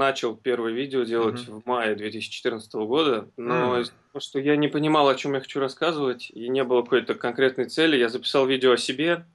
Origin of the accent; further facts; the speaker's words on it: Moscow, Russia; Я родился и вырос в Москве, и закончил я Московский государственный университет, факультет биологический.